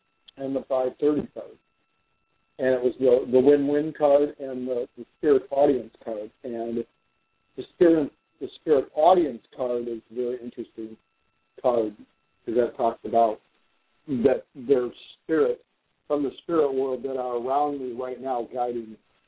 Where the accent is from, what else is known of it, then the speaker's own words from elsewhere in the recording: Detroit, Michigan, United States; also born or lived in Western Australia; I'm 54. I'm from Detroit, Michigan originally. I've lived in different places. I've even lived in Western Australia for about a year, and I'm back now.